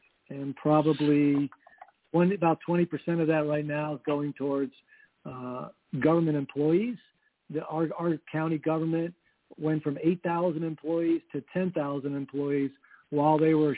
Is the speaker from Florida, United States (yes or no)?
yes; Florida, United States; I'm actually from Florida. Maybe some of my people back there know who I am.